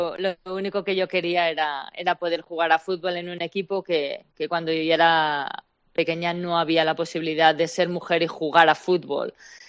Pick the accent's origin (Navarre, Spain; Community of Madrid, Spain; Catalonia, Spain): Navarre, Spain; Pamplona; now in United States; siempre dicen, ah, eres de donde se corre con los toros. Sí, de ahí, ¿no? Tienes que explicar